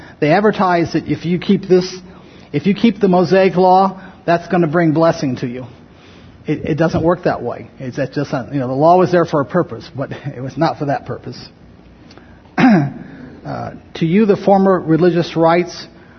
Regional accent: Miami, Florida, United States; I grew up in Miami, Florida, so a lot of Jewish kids I went to school

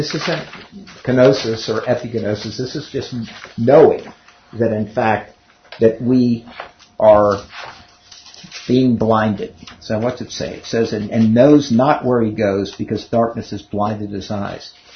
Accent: Cincinnati, Ohio, United States; I didn't grow up in Kentucky. I grew up in Cincinnati, but Kentucky's right across the way.

